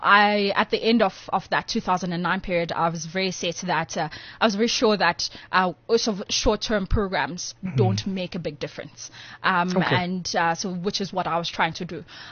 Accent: Tsakane, Gauteng, South Africa; I was like, oh, I'm from Tsakane.

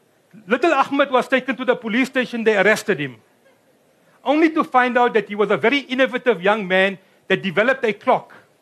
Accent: South Africa; we have to celebrate the fact that we are South African.

